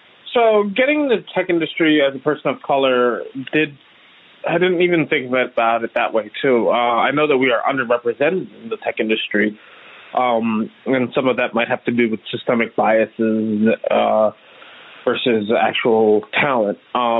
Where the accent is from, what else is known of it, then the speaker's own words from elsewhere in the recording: Philadelphia, Pennsylvania, United States; also born or lived in Kenya / Savannah, Georgia; I was born in Kenya and I moved to Philadelphia at a young age of about 4 years old. And I lived in Philadelphia most of my life. There were some points where I lived in Savannah, Georgia. Mostly Philadelphia for a good portion of my life.